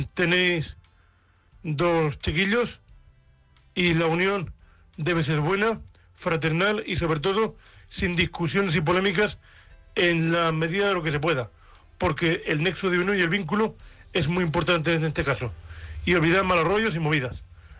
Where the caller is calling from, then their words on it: Murcia, Region of Murcia, Spain; de Murcia, vuestro compañero invidente.